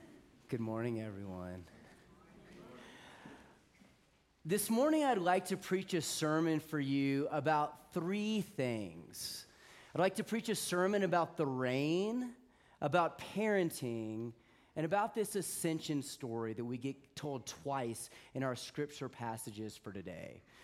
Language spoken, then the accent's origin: English; Deep South, United States; I grew up in the Deep South, and when I left the sunny southern climes for the chillier weather of New England